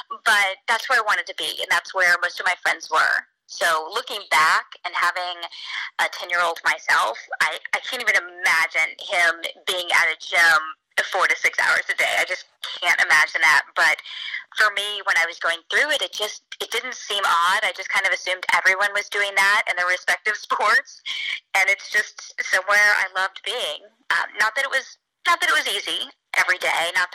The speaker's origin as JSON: {"language": "English", "town": "Edmond", "region": "Oklahoma", "country": "United States", "tie": "born or raised there", "said": "growing up in Edmond just meant I kind of had that regular childhood"}